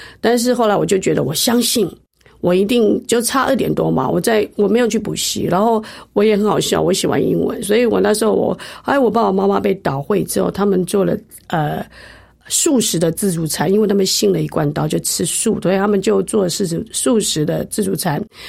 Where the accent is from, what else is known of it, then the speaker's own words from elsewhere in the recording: Taoyuan, Taiwan; 我高中三年是在工厂里面住的，我是念所谓的建教班。那我们那个桃园有一个永平工商，他有跟工厂建教合作